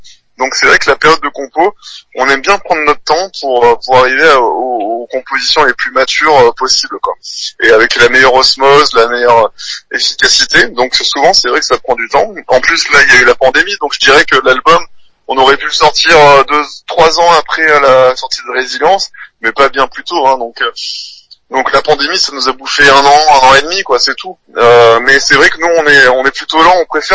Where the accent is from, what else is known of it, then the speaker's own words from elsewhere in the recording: Cannes, Provence-Alpes-Côte d'Azur, France; also born or lived in Nice; on est de Cannes et Nice